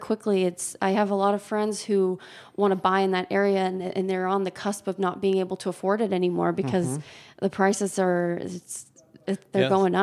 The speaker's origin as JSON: {"language": "English", "town": "Greenwood Village", "region": "Colorado", "country": "United States", "tie": "born or raised there", "said": "So I grew up in Greenwood Village. I went to Cherry Creek High School, did the whole Cherry Creek thing."}